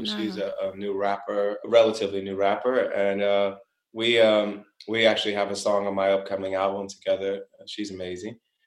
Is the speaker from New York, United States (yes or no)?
no; Springfield, Ohio, United States; now in Los Angeles, United States; I was brought up in Springfield, Ohio. It's a small city.